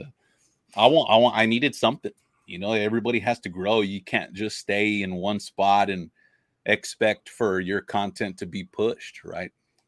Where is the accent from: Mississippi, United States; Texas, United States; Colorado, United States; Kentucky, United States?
Texas, United States; I grew up fishing. I'm from Ropsdown, Texas. That's south.